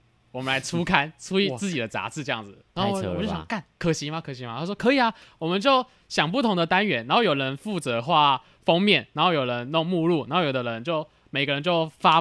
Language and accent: Chinese; Kaohsiung, Taiwan; 有一次我回老家，对，我老家在高雄